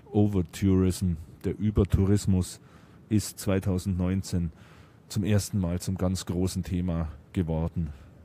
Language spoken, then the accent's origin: German; Bavaria, Germany; bei uns in Oberbayern